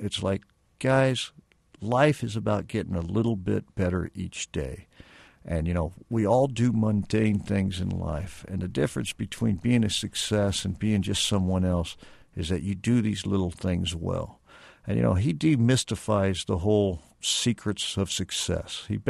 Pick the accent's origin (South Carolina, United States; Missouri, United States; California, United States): Missouri, United States; Kansas City; What brought me there was I'm a son of the Midwest. I'm from Kansas City. And I had been away a long time.